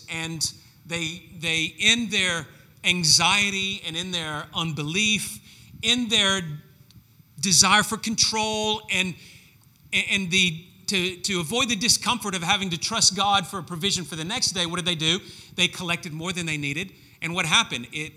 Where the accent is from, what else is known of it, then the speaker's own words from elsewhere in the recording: Memphis, Tennessee, United States; I had just left my hometown of Memphis.